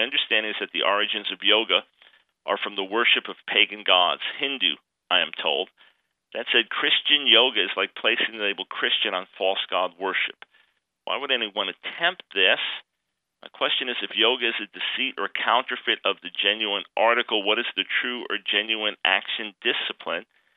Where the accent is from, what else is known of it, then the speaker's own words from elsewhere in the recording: New York, United States; I was born in New York City, raised on Long Island.